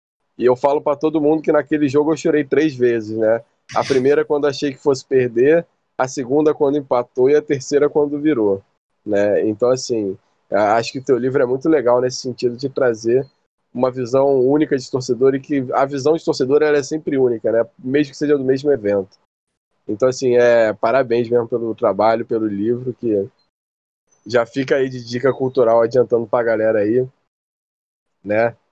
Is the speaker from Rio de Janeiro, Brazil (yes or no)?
yes; Niterói, Rio de Janeiro, Brazil; pra quem não sabe, eu sou de Niterói